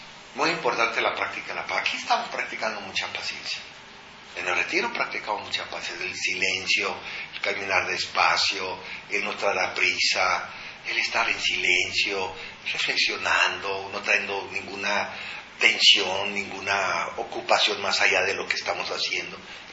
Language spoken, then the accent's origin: Spanish; Mexico; Una de las cualidades de nuestro carácter en general, como mexicanos